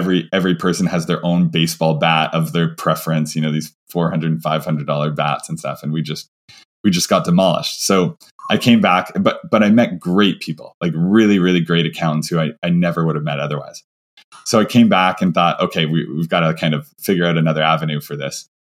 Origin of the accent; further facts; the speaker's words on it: Vancouver, British Columbia, Canada; now in Ottawa, Canada; So, you know, I'm in Ottawa, but I'm not from Ottawa. From Vancouver.